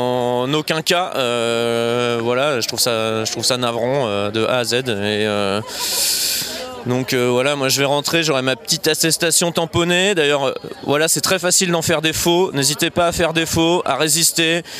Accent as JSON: {"language": "French", "country": "France", "lives_now": "Brussels, Belgium", "said": "Alors, j'habite à Bruxelles, mais je suis français, je passe quand même souvent beaucoup de temps en France"}